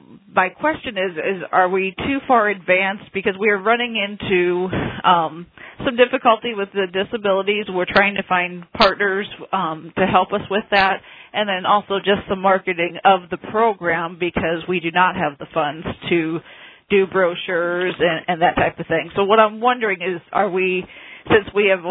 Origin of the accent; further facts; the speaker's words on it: Michigan, United States; I'm from Michigan.